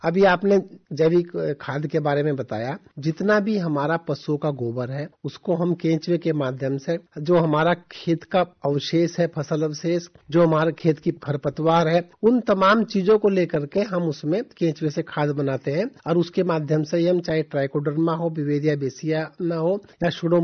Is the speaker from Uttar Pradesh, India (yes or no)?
yes; Nandi Firozpur, Uttar Pradesh, India; मेरा गांव ननदी फिरोजपुर जनपद सहारनपुर पश्चिम उत्तर प्रदेश का गांव है और मैं किसान परिवार से आता हूं।